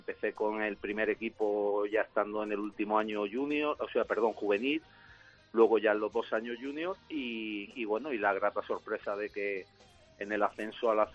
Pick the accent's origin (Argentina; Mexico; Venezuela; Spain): Spain; Region of Murcia; moved away; añorando mucho mi tierra, mi Murcia, que está muy lejos y a nivel comunicación complicado